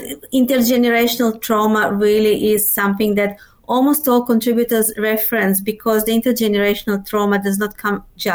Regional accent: Russia; English is a second language; moved away as an adult; now in Australia; I was born in Russia, in the Soviet Union. Yes. So I spent my childhood in the Soviet Union.

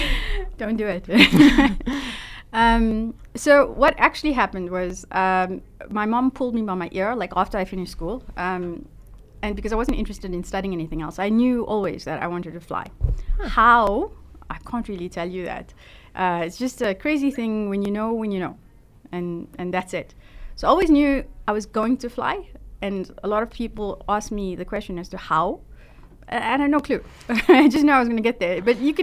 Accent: Durban, KwaZulu-Natal, South Africa; I grew up in Durban. I come from a single parent home.

